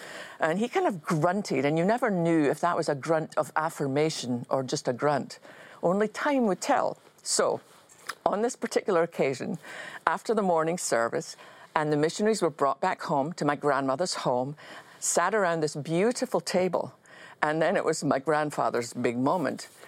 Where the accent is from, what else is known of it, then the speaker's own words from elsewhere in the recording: Scotland, United Kingdom; When I was growing up in Scotland